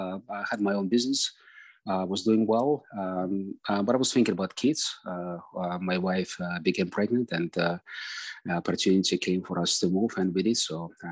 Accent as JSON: {"language": "English", "country": "Uzbekistan", "said": "I'm from Uzbekistan. It's a very different part of former Soviet Union. Of course, like pretty much all of us, Russian speaking community, Jewish community, we have friends, we have relatives in Ukraine."}